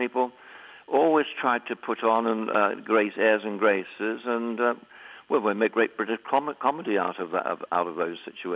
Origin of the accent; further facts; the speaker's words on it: New Zealand; now in United Kingdom; I was brought up in New Zealand in what I would describe as a middle classless society.